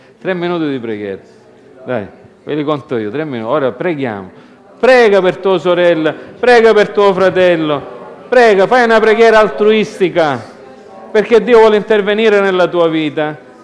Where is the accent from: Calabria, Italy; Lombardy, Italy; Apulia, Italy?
Calabria, Italy; Reggio Calabria; noi che siamo calabresi, reggini, e la cultura di questi tempi, di questi luoghi